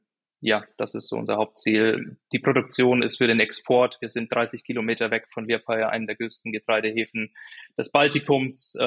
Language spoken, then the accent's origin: German; Würzburg, Bavaria, Germany; born there; Ich bin geboren in Würzburg, also nördliches Bayern, habe dann Ausbildung gemacht in Sachsen-Anhalt, bin später ins Ausland nach Australien, Neuseeland gegangen für ein Jahr nach meinem Studium in Kiel.